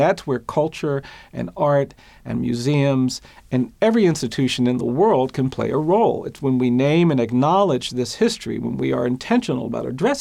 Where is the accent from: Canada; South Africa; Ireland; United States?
United States; I grew up on the Atlantic Ocean in this country, but it was only when I went to Africa and stood on the other side of the ocean